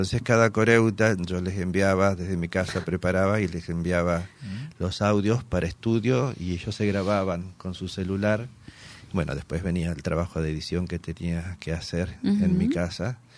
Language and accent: Spanish; Entre Ríos, Argentina; Soy entrerriano, de Linares Cardoso.